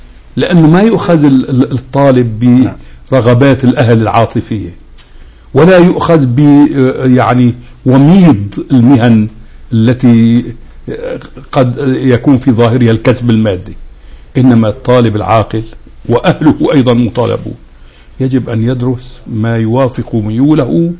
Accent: Aleppo, Aleppo Governorate, Syria; كنا في مسبح من مسابح النوادي عندنا في حلب، وفي فترة السنة الثانوية بالذات

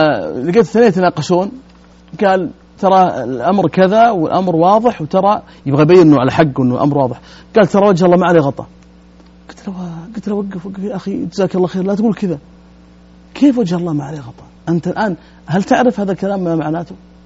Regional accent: Najd, Saudi Arabia; بعض البادية عندنا في نجد

